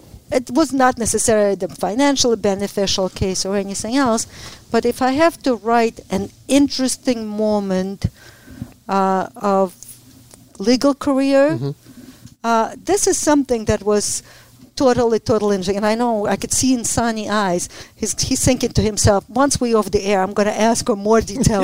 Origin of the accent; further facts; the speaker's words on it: Ukraine; English is a second language; moved away as an adult; I came from Ukraine, didn't speak a word of English.